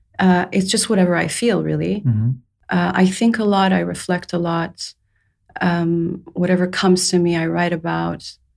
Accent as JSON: {"language": "English", "country": "Saudi Arabia", "tie": "born or raised there", "also_born_or_lived": "England", "said": "So my father is Persian Saudi. My mom's Scottish. I was born in England. I was raised in Saudi Arabia. And then I went to the UK"}